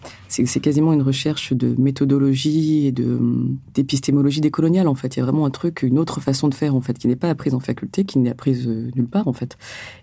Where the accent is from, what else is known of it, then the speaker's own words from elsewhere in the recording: Algeria; je suis algérienne, moi, à ce moment-là, en fait.